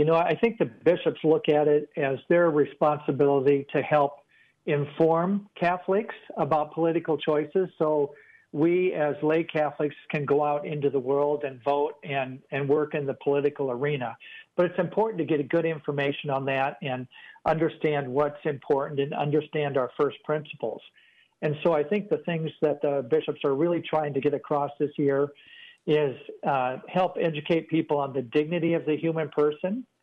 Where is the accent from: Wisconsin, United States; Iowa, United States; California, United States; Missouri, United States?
Iowa, United States; You know, I grew up in Northwest Iowa and participated at St. Mary's in Spirit Lake and went to the high school and school there.